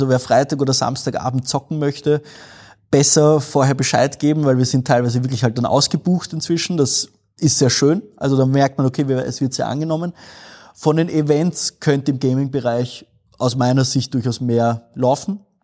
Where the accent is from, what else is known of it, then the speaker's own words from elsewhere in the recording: Vienna, Austria; now in Linz, Austria; ich als Wiener, also ich komme ja aus Wien, bin jetzt hier in Linz gelandet